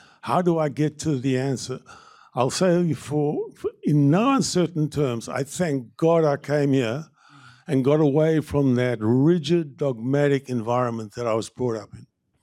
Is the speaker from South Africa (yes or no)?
yes; South Africa; I was brought up in South Africa, went to medical school in South Africa.